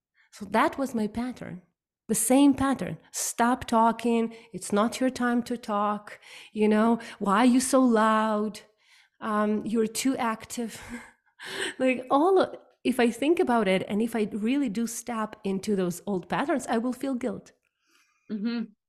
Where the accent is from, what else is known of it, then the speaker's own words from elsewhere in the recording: Ukraine; I grew up in Ukraine.